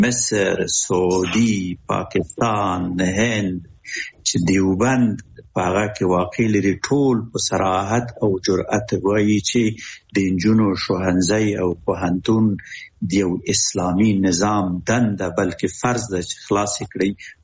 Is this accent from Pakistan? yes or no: no; Afghanistan; مونږ هم د جاپان نه یو، مونږ هم افغانان یو او د افغانانو حالات سارو